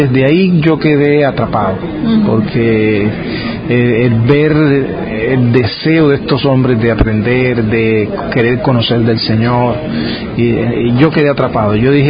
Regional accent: Colombia; Bueno, yo soy de Colombia.

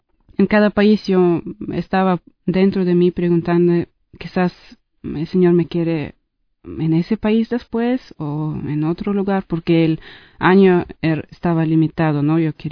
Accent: Germany; now in Bolivia; un año y cuatro meses que estoy trabajando en Bolivia como misionera. Soy de Alemania

